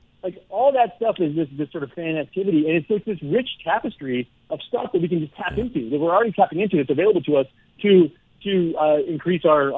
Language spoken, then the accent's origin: English; Denver, Colorado, United States; I mean, the Broncos, I'm from Denver, the Bronco fans you have in your life